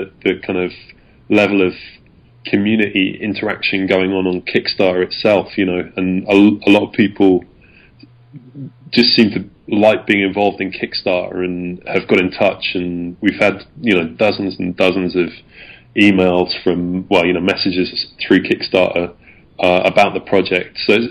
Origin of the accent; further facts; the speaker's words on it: Bradford, Yorkshire and the Humber, United Kingdom; I grew up in Yorkshire in the 80s, you know, I was born in the 70s, but I, you know, I grew up in Bradford